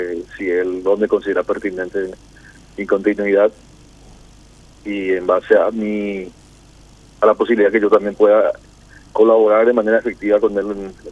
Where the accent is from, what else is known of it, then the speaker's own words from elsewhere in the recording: Caaguazú, Paraguay; Yo provengo del departamento de Caguazú. Estoy regresando a mi departamento